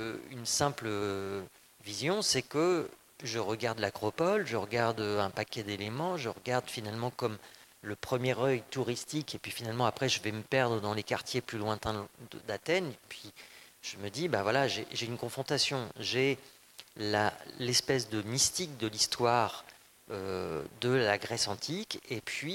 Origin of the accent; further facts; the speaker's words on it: France; qu'est-ce que ça me fait moi en tant que Française de travailler pour... un projet en Allemagne